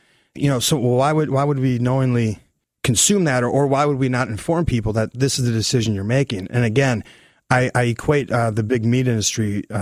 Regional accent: Wisconsin, United States; you know, my grandparents, I'm from Wisconsin, they had a farm.

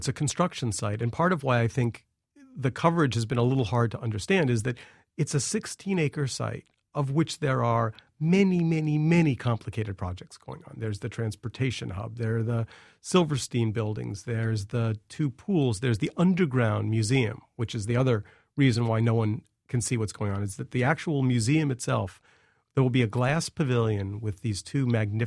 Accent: New York City, New York, United States; The city really was, as a New Yorker, I was just incredibly proud of us.

